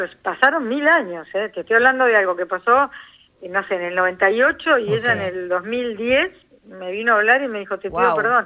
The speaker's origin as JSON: {"language": "Spanish", "region": "Buenos Aires", "country": "Argentina", "said": "Porque yo soy porteña, o sea, soy quejosa."}